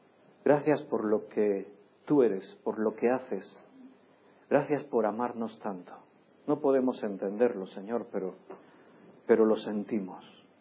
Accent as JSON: {"language": "Spanish", "region": "Catalonia", "country": "Spain", "tie": "born there", "said": "yo soy nacido en Cataluña, pero hijo de padres andaluces."}